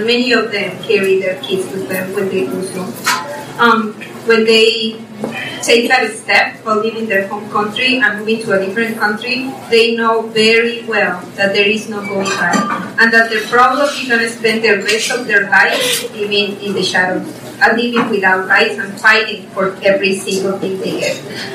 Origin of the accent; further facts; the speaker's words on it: Mexico; because I am from Mexico, and I'm always going to be proud to be Mexican.